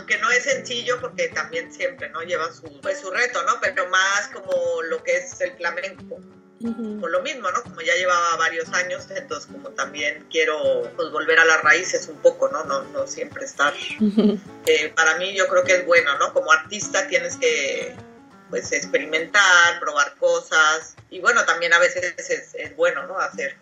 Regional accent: Guadalajara, Jalisco, Mexico; also born or lived in Torreón; now in San Francisco, United States; yo pues soy de México, nací en Torreón, pero bueno, me crecí en Guadalajara y ahí empecé a bailar en las academias de Guadalajara. Y después pues ya me fui al DF a como ya bailar profesionalmente y empecé ahí en un tablado, y luego pues igual ya me fui a España

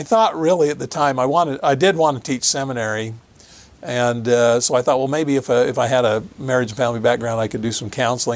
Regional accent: Logan, Utah, United States; Born and raised in Logan. My parents worked for the university.

